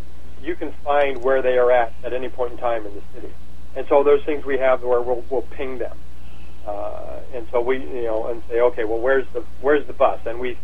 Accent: Illinois, United States; I grew up in Illinois.

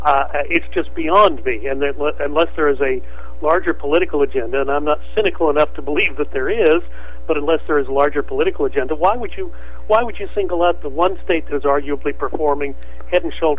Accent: Texas, United States; look, I'm from Texas. We've had it better here in Texas than many other parts of the country.

